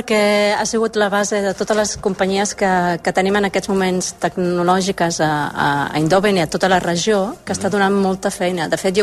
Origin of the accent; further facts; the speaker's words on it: Barcelona, Catalonia, Spain; moved away; Jo sóc de Barcelona, de fet, nascuda molt a prop de la Sagrada Família.